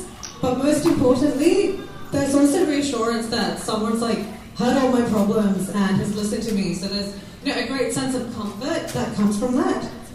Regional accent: India; And being Indian, it's just 10 times worse because being Indian means that all your Indian aunties are all up in your business

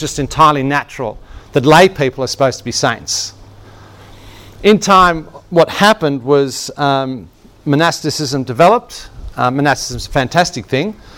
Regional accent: Canberra, Australian Capital Territory, Australia; I grew up in Canberra

